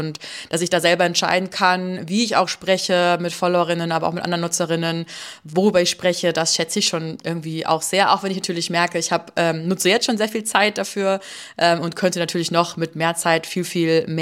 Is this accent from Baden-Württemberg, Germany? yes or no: no; Bavaria, Germany; in meiner bayerischen Heimat zu recherchieren. Ich komme eigentlich so aus Oberbayern, Grenze Österreich